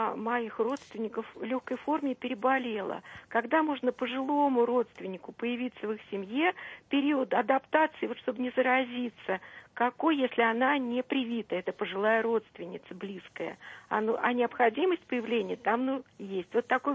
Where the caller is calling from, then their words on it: Moscow, Russia; Это Москва.